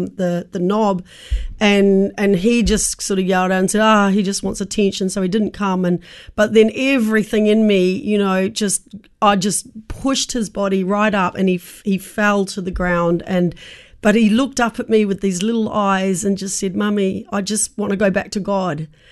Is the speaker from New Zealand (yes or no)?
yes; New Zealand; moved away; For me, in my case, I'm here from New Zealand, and so I had no family support here.